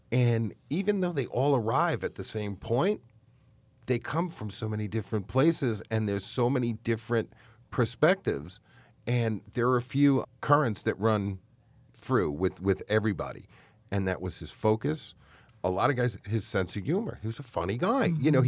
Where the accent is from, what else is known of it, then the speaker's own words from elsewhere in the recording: New York, United States; I'm from New York, and if I walk down the street in Manhattan and ask 100 people who Lance Saigon was, nobody would know him.